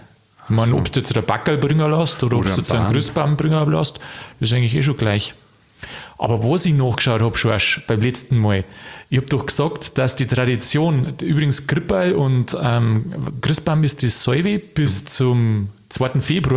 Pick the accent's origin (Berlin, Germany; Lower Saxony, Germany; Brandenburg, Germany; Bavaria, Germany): Bavaria, Germany; Also ich darf wirklich da in meine Heimat, darf nach Niederbayern fahren.